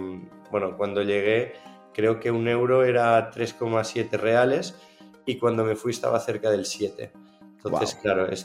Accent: Barcelona, Catalonia, Spain; also born or lived in Brazil; es bastante obvio que soy catalán, he nacido en Barcelona y me he criado siempre aquí.

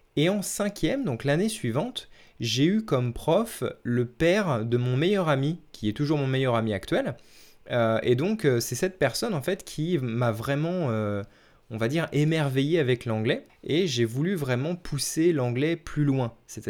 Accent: Vélizy-Villacoublay, Île-de-France, France; born there; je suis né dans les Yvelines, je suis né à Vélizy, Villacoublay. Donc pour ceux qui connaissent, c'est très très proche de Paris. En fait, ça fait presque partie de Paris.

